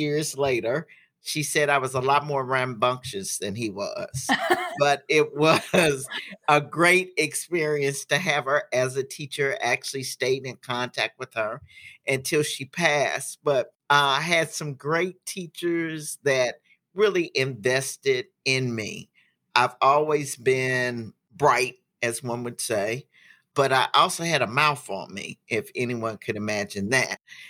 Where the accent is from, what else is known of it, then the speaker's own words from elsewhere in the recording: Miami, Florida, United States; also born or lived in Baton Rouge / St. Louis; I matriculated from Miami to Baton Rouge to St. Louis on a fellowship to Washington University.